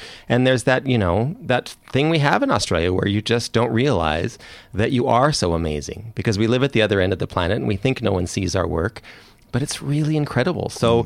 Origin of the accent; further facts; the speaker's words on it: Canada; accent: Canadian; So my accent is Canadian.